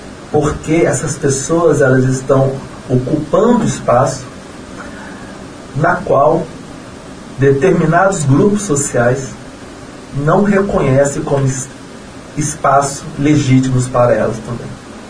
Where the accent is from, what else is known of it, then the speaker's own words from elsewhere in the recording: Espírito Santo, Brazil; Eu sou capixaba, isso foi no Espírito Santo, então eu fiz o meu antigo primeiro grau, certo, né? Atual fundamental aqui, o meu antigo segundo grau, atual ensino médio também aqui no Espírito Santo.